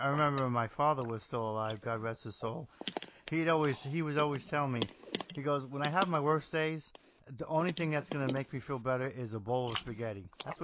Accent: New Jersey, United States; Well, I'm from Jersey, so we didn't really have a whole lot of sports stuff for a long time.

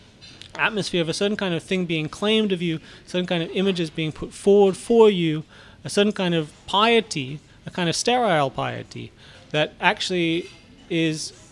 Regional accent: United States; I'm American, actually.

